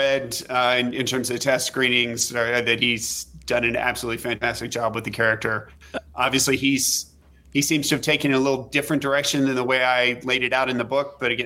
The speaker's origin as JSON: {"language": "English", "region": "West Virginia", "country": "United States", "tie": "born or raised there", "said": "I grew up in a small town in West Virginia, a very rural part of Appalachia, coal mining area."}